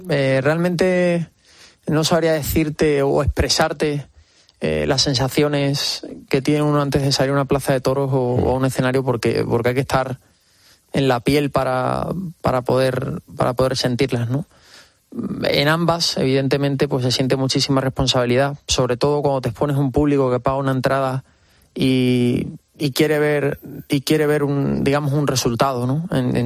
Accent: Extremadura, Spain; Mi tierra es mi raíz, es la esencia de lo que soy. Huelo a encina, a bellotas, a campo, Extremadura, ¿no? Donde yo realmente me gusta estar. Yo soy una persona muy, muy de campo. Estoy aquí en la urbe, ¿no? La gran urbe

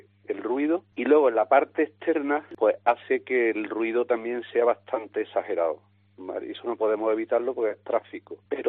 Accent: Andalusia, Spain; somos andaluces, en Andalucía hay mucha cultura de bares

